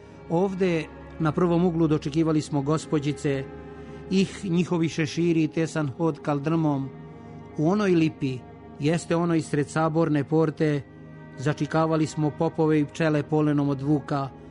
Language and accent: Serbian; Timișoara, Timiș County, Romania; Dolazim iz Temišvara, gde živi i stvara oko 20 srpskih pisaca. Jedan sam od njih.